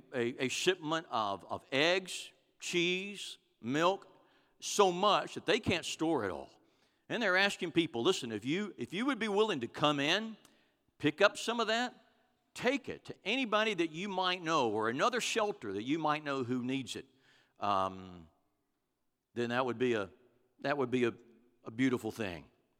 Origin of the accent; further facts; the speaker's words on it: Houston, Texas, United States; They said, at points west, when people realize that we're from Houston, they can't do enough for us.